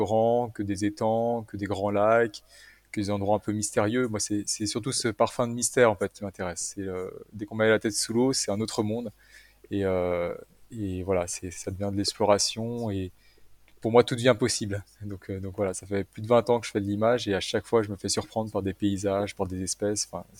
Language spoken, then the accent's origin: French; Annecy, Auvergne-Rhône-Alpes, France; born there; Moi, je suis né à Annecy, avec le lac juste à côté.